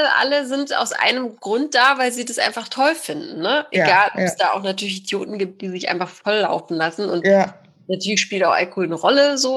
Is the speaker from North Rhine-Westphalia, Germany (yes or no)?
yes; North Rhine-Westphalia, Germany; Ich komme aus dem Pott.